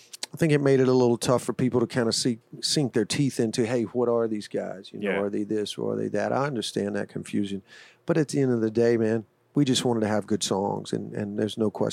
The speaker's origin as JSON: {"language": "English", "town": "Birmingham", "country": "United States", "tie": "born or raised there", "said": "It was a blessing growing up in Birmingham."}